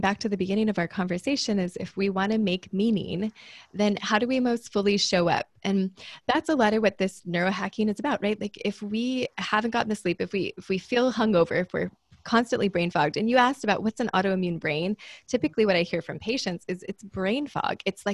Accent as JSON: {"language": "English", "region": "Hawaii", "country": "United States", "said": "I am from Oahu"}